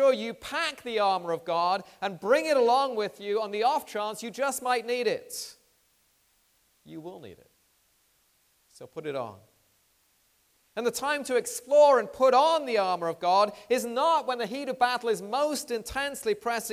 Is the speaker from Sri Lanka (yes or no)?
no; England, United Kingdom; I grew up in England in the 1960s